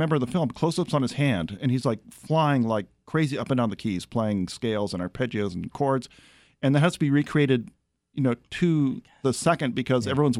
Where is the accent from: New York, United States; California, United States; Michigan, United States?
California, United States; Los Angeles; I love it personally because I'm from Los Angeles and you love LA also.